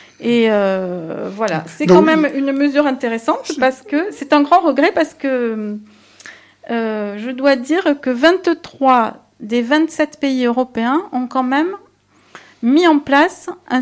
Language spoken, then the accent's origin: French; Carcassonne, Occitanie, France; born there; Donc moi je suis née dans la Montagne Noire, enfin je suis née à Carcassonne et à Côte-de-Bronde, donc qui est aussi dans la circonscription.